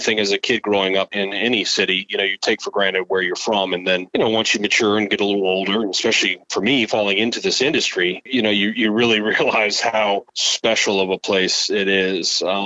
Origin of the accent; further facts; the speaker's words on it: New Orleans, Louisiana, United States; moved away as an adult; now in Washington, United States; born and raised in the great city of New Orleans, and then left the Windsor Court Hotel in 98 to move to D.C.